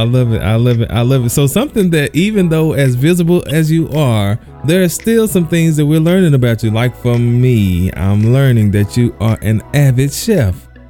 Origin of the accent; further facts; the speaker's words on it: the South, United States; I'm from the South. Sweet potato pie is like gold to me.